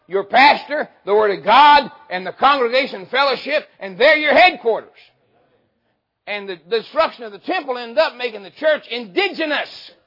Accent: West Virginia, United States; I'm from West Virginia myself.

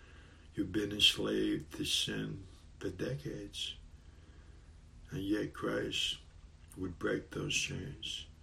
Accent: New York City, New York, United States; I was raised in the New York City area, in the streets of Manhattan.

